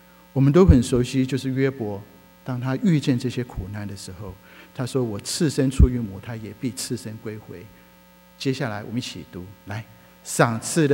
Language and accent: Chinese; China; 他们的喜好跟我们中国人很像